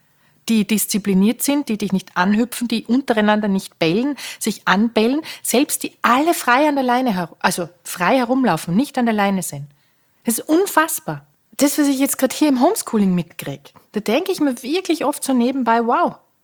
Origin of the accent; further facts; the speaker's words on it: Austria; eine ganz andere als bei uns in Österreich.